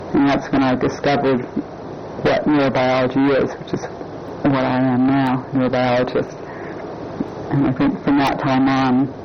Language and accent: English; Granada Hills, California, United States; also born or lived in Alhambra; No, I grew up in Alhambra, California, until I was about 10, and then my family moved to the San Fernando Valley, and that's where I finished school.